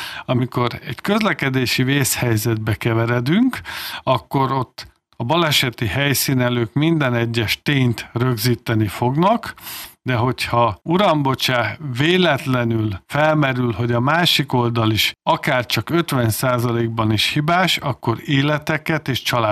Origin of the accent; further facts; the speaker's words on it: Tatabánya, Komárom-Esztergom, Hungary; born there; én Tatabányán születtem, élek, ugye ez innen egy 200 kilométerre lévő város